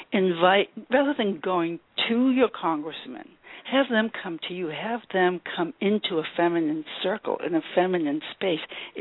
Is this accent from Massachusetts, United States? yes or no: yes; Cambridge, Massachusetts, United States; I mean, I'm really from Massachusetts, Cambridge, and I've been spending some time in Virginia here for the past few months